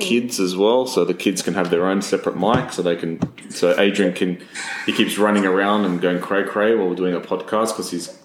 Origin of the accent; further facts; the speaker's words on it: Malta; I'm from Malta.